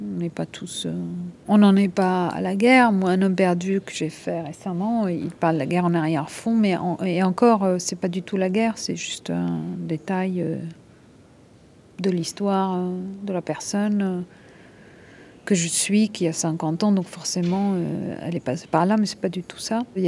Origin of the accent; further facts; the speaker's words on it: France; Je me dis que je suis française, même si parfois je ne le sens pas vraiment, que je sois française